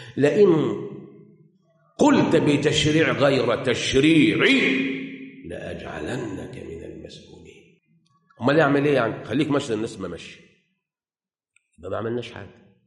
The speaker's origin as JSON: {"language": "Arabic", "country": "Egypt", "said": "وإحنا بالذات كمصريين"}